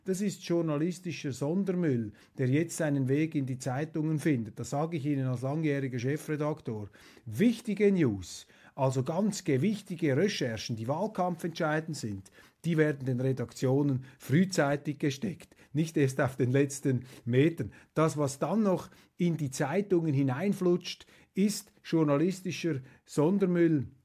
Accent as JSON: {"language": "German", "country": "Switzerland", "said": "Ich sage Ihnen als Schweizer, so schlimm ist es nicht."}